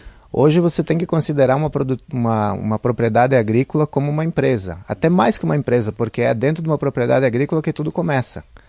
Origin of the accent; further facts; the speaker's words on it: Passo Fundo, Rio Grande do Sul, Brazil; now in Nicolau Vergueiro, Brazil; Eu sou natural de Passo Fundo, mas minha família, meus pais, por parte de mãe e pai, moram em Marau. E eu hoje moro em Nicolau Vergueiro, com a minha família